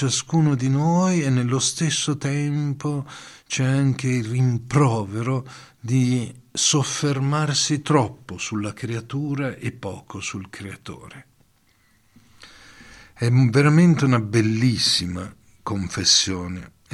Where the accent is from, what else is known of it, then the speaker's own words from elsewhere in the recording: Milan, Lombardy, Italy; E non perché sono milanese, ma vi posso garantire che veramente il cielo di Lombardia è qualcosa di straordinario